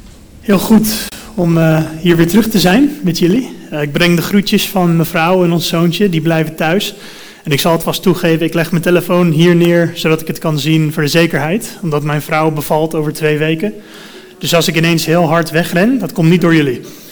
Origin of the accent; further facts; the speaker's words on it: United States; ik spreek wel Nederlands. Mijn moeder is Nederlands, maar ik ben opgevoed in Amerika. En dus daar woon ik bijna mijn hele leven.